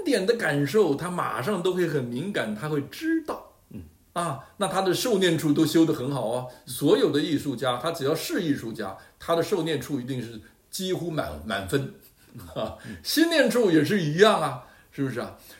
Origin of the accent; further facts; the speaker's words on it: China; 这个念力就像我们中国人说的定力一样